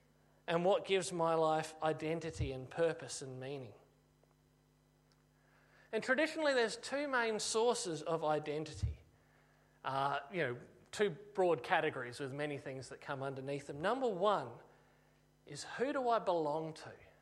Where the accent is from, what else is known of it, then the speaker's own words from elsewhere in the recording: Australia; I'm an Australian, that's a fact, I can't change that.